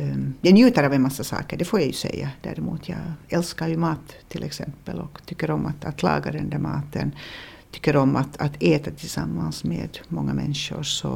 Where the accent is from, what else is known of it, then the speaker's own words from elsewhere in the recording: Finland; Jag kommer ju från en väldigt pratig kultur. Vi som är finlandssvenskar i Finland, vi pratar en massa.